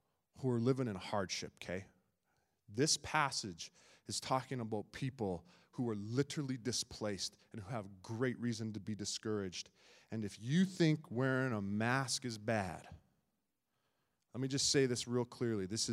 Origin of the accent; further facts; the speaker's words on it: Saskatchewan, Canada; born there; If you're watching online, I was born in Saskatchewan and you didn't know that about me.